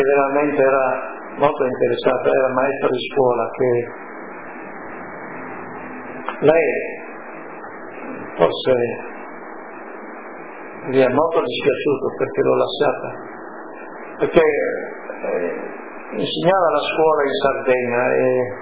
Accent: France; also born or lived in Italy; come che sono cresciuto in Francia in modo diverso, a me il modo italiano non lo trovavo giusto

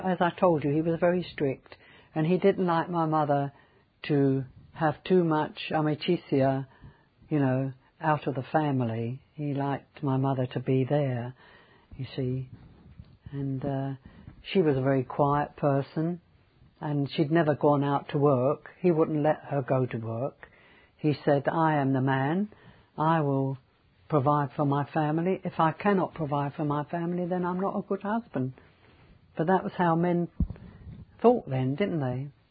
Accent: England, United Kingdom; Well, I feel I'm English, British. I always describe myself as British, but I treasure my Italian roots.

